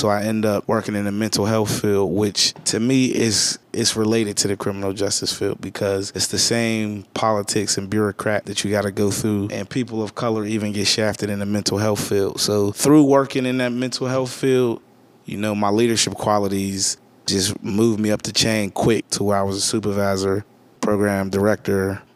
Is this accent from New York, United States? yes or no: no; Homewood, Pennsylvania, United States; also born or lived in Wilkinsburg; I grew up in Homewood on Idlewild Street. We moved around a lot. We went on Idlewild, then we moved to Homewood Ave, then we moved to Shetland and Lincoln, then we moved to Wilkesburg. But our roots are planted in Homewood.